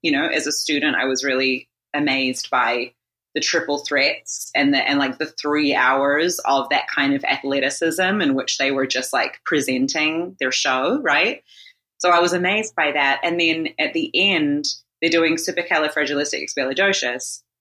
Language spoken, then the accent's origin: English; Auckland, New Zealand; now in New York City, United States; I am from New Zealand, Auckland, New Zealand.